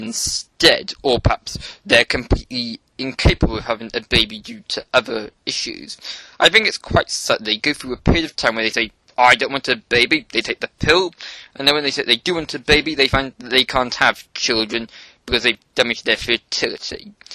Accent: Wales, United Kingdom; I'm obviously from Wales, and it was on the Welsh News a short time ago

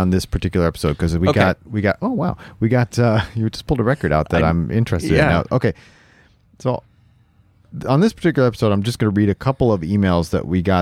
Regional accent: Toledo, Ohio, United States; In fact, probably about a half-hour drive from where I grew up in South Toledo, and many, many of my friends from high school went to Bowling Green.

